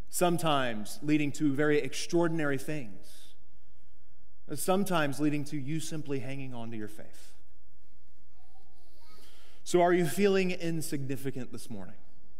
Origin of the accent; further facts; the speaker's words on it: United States; unless they were astonished by how loud I was as an American